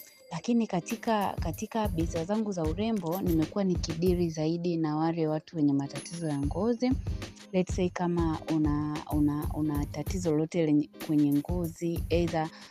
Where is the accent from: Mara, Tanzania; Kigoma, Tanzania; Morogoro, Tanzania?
Morogoro, Tanzania; Natoka mkoa wa Morogoro